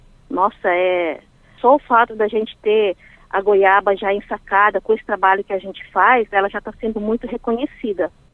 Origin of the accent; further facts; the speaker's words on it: Carlópolis, Paraná, Brazil; born there; nasci em Carlópolis, né? Meu pai são descendentes japoneses e eu nasci em Carlópolis. Carlópolis é uma cidade pequena que ela está situada mais para o norte do Paraná, assim, na divisa de São Paulo já